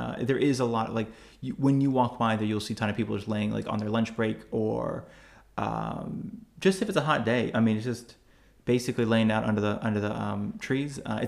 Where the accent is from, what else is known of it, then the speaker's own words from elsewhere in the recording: United States; I think as an American, it's like, it's not uncommon for somebody to just be like, I really like Mexican food.